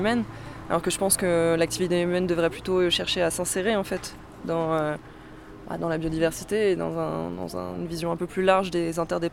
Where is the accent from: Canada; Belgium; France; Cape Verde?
France; Pyrenees; Moi je connaissais pas trop les Alpes avant, moi je viens des Pyrénées plutôt.